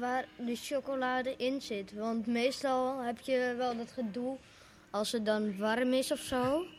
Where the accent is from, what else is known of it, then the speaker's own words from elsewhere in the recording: Purmerend, North Holland, Netherlands; ik ben 11 jaar en ik kom ook uit Purmerend.